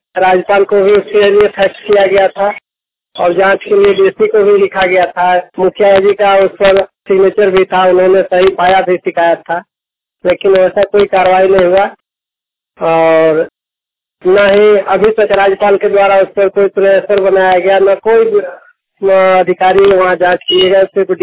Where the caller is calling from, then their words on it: Garhwa, Jharkhand, India; मैं गढ़वा से